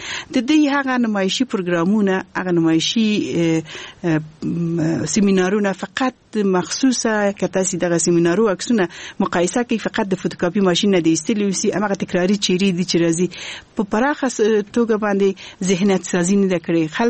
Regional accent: Kabul, Afghanistan; also born or lived in Balkh; او هغه وخت دغه لپاره ما درس په کابل کې ویلې دی او لوی شوی په کابل کې

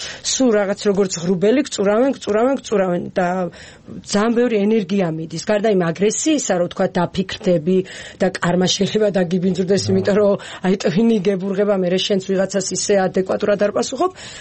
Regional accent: Imereti, Georgia; მე თვითონ იმერელი ვარ

